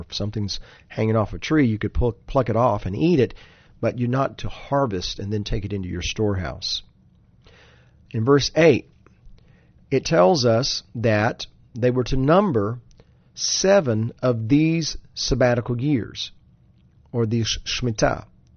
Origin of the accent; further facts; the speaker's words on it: United States; And so I'd like to point out here, as an American